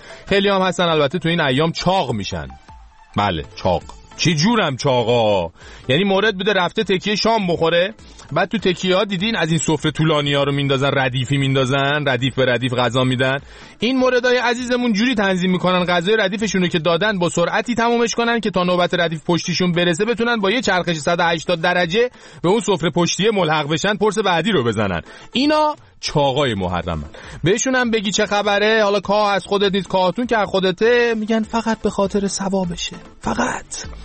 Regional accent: Iran; همه ماهایی که تو ایران بزرگ شدیم حال هوای این دسته‌ها و اون شبایی که تو محلات شهرها و روستاهای ایران میسازن درک کردیم

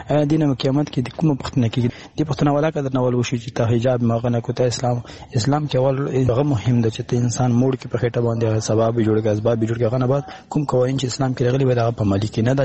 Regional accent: Afghanistan; now in United Arab Emirates; له عربی متحده اماراتونه. زه د یو افغان په حیث د ازادي رادیو پیغام پیګیدم.

